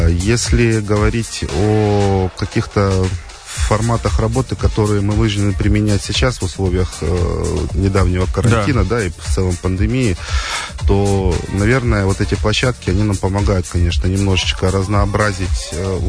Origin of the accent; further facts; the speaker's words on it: Dzhigda, Khabarovsk Krai, Russia; now in Krasnodar Krai, Russia; я далеко не житель Краснодарского края, не уроженец. Я родом с Дальнего Востока, с Хабаровского края, с далекого села под названием Джигда. Я там родился, учился и начинал свою трудовую деятельность.